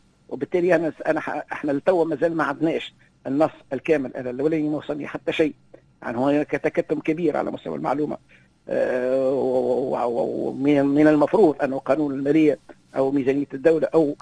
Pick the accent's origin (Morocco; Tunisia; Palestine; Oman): Tunisia; احنا اللي يهمنا اكثر شيء كتونسيين كمواطنين يهمنا الأسعار